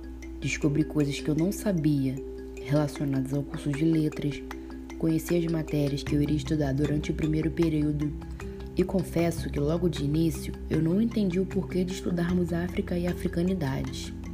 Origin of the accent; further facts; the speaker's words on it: Nilópolis, Rio de Janeiro, Brazil; tenho 21 anos, sou de Nilópolis, Baixada Fluminense, Rio de Janeiro.